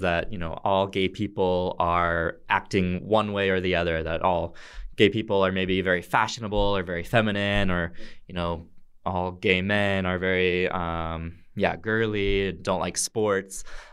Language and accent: English; Alaska, United States; Yeah, so I grew up in Alaska. And so growing up in Alaska, there's some similarities to Mongolia because it's kind of a cold climate, cold environment.